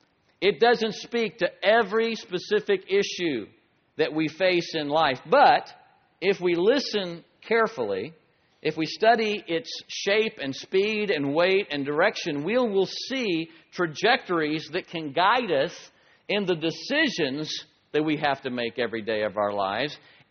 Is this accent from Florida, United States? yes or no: yes; Florida, United States; I grew up in Florida, on the Space Coast, and I watched most of all of the early space flights, all the rockets going up.